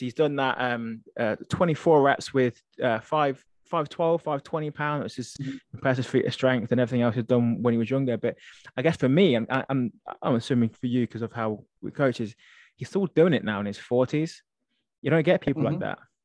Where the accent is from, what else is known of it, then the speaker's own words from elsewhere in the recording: United Kingdom; that's because I'm British